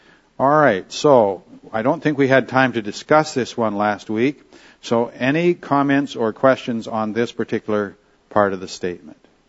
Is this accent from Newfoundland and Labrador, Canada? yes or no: no; Camrose, Alberta, Canada; the church that we grew up in Camrose, Alberta.